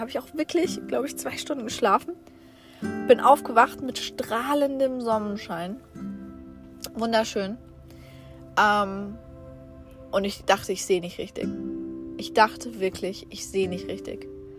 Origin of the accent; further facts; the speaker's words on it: Germany; ja, aber nicht beruflich, ich komme aus Deutschland.